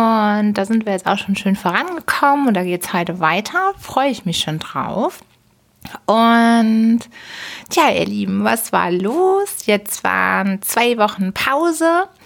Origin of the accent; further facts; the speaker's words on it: Hamburg, Germany; als gebürtige Hamburgerin, als Hamburger Dern